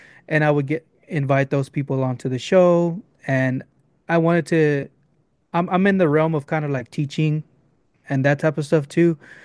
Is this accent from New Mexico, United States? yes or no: no; Corpus Christi, Texas, United States; I grew up in Corpus Christi from 40-something years old.